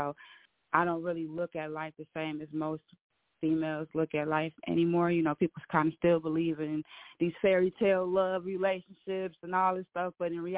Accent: Illinois, United States; growing up in Illinois, and I always been a poet.

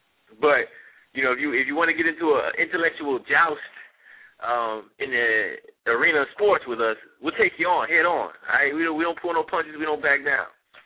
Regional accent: Madison, Wisconsin, United States; he is from Madison, Wisconsin. So I had to get a little shout out to my hometown

